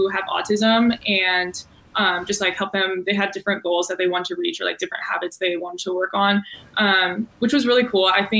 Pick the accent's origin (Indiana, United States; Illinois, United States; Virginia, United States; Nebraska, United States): Nebraska, United States; moved away as an adult; now in California, United States; And I'm like from Nebraska. And so I was like, I had this random idea. I was like, what if I just moved to California for a year?